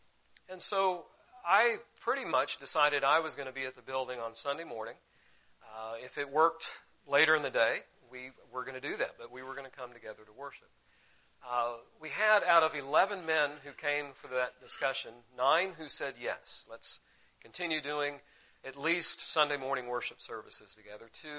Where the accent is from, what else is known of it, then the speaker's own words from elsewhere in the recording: Florida, United States; We're not really from there. I claim Florida as home because I've lived here almost all my life